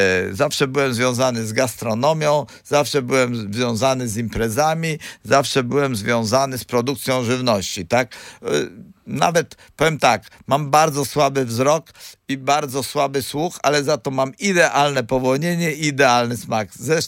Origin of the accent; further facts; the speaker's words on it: Gdańsk, Pomeranian Voivodeship, Poland; ja się urodziłem w Gdańsku, jestem gdańszczaninem z krwi i kości